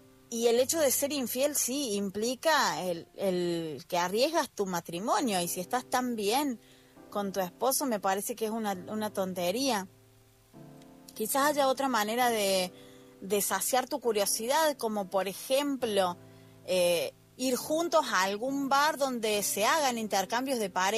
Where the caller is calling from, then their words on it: Argentina; desde Argentina